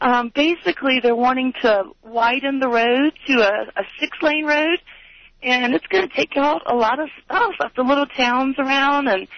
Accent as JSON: {"language": "English", "region": "South Carolina", "country": "United States", "said": "So, I was just calling. I'm from South Carolina, and I've always named my vehicles."}